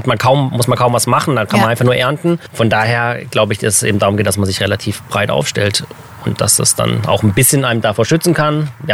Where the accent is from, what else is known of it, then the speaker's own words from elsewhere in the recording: Freiburg, Baden-Württemberg, Germany; also wir kommen aus Freiburg hier an Kaiserstuhl.